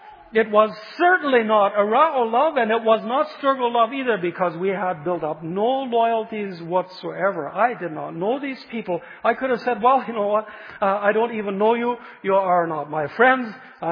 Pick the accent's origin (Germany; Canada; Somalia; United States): Canada; Vanderhoof, British Columbia; For those of you who know Vanderhoof, my hometown where I grew up, you know that when you come from the east, you go down a long hill until you come into the Chaco River Valley.